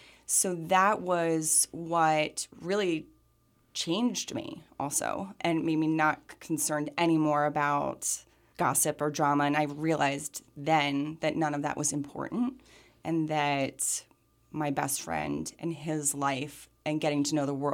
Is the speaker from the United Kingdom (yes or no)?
no; United States; So I grew up in the United States as a typical American teenager, just completely self-absorbed with boys and drama and gossip and all that stuff.